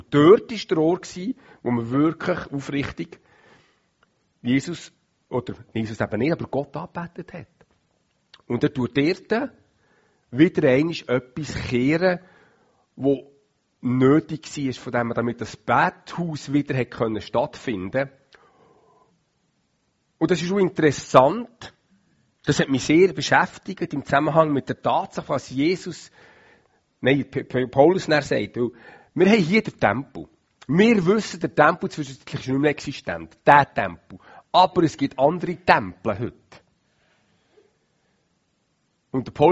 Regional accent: Switzerland; für mich geht als Schweizer mega speziell, was dort war und was passiert ist

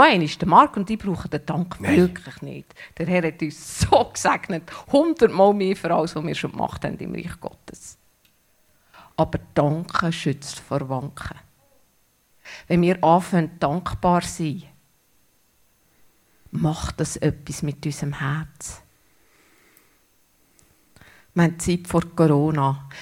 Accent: Switzerland; Einfach so sind wir Schweizer.

